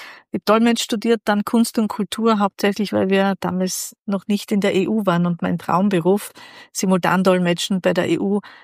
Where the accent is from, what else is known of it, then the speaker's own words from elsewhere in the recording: Graz, Styria, Austria; now in Feldbach, Austria; Ich bin ursprünglich aus Graz und wir sind wie 5 Jahre nach Feldbach gezogen.